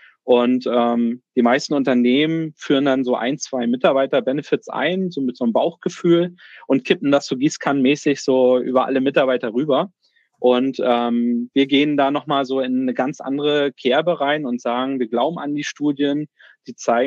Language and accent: German; Neubrandenburg, Mecklenburg-Vorpommern, Germany; born there; also born or lived in Berlin; Gründer und Geschäftsführer von Pextra. Gebürtig aus Mecklenburg-Vorpommern, Neubrandenburg, um genauer zu sein, also kein gebürtiger Rostocker. Ich habe so einen kleinen Schlenkerle von 10 Jahren nach Berlin gemacht, also fürs Studium damals hingezogen